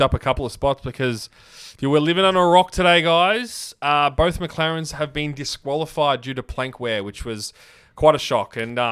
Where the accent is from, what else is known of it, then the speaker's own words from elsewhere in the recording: Australia; As an Australian, we can complain about the favoritism and stuff